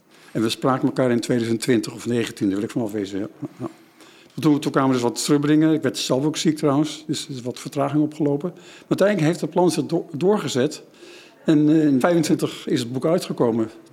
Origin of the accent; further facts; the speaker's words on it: Haarlem, North Holland, Netherlands; born there; ik woonde in de kust. Ik ben geboren in Haarlem, Heemstede.